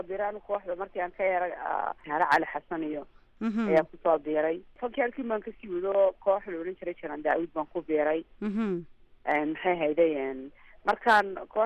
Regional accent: Hargeisa, Woqooyi Galbeed, Somalia; born there; waxaan ku dhashay magaalada Hargeysa

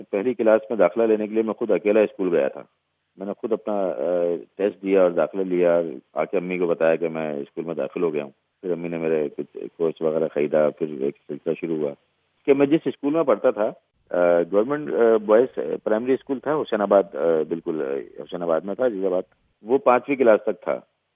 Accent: Karachi, Sindh, Pakistan; also born or lived in Salamwali; پھر میرے والدین جو ہے کراچی آ گئے, کیونکہ میرے والد مزدور تھے, مزدوری کا کام یہاں بہت تھا, کراچی ہی مسکن بن گیا ہمارا.

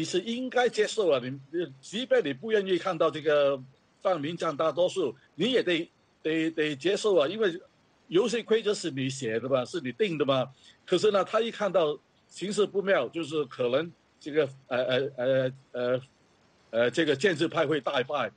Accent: Hong Kong; 我们香港人

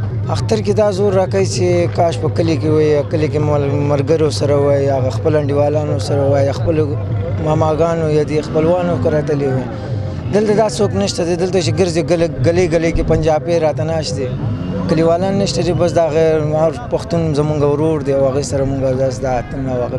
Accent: Kabul, Afghanistan; زه شاته د افغانستان یم، کابل اوسېدونکی یم.

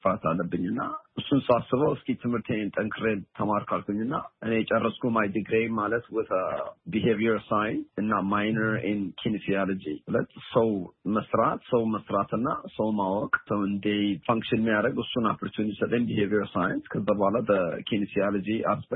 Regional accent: Addis Ababa, Ethiopia; also born or lived in Arba Minch; now in United States; ያደኩት የተወለድኩት ቦታው አርባ ምንጭ ነው። ከአርባ ምንጭ ወደ አዲስ አበባ 7 ወይ 6 ወደዛ መጣልና ከአዲስ አበባ እዛ ነው በቃ ያደኩት። ብዙ ትምህርት ቤት የሄድኩት እዛ አካባቢ ነው። እና … ከአዲስ አበባ እና ከአርባ ምንጭ።

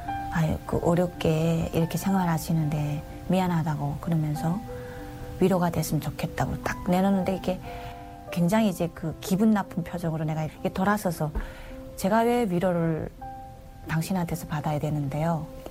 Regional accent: North Korea; now in South Korea

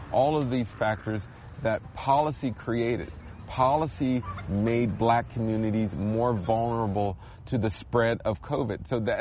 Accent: Wilkinsburg, Pennsylvania, United States; I grew up in Wilkinsburg, Pennsylvania, a small black municipality.

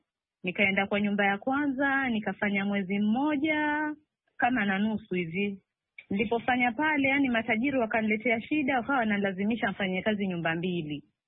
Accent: Kenya; moved away; mimi nilitoka Kenya

